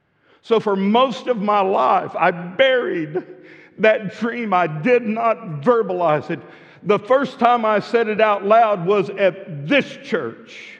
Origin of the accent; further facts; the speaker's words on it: Midland, Texas, United States; as a little kid growing up in Midland, Texas, I had never seen of, nor did I know of, a church that ran 1,000 people.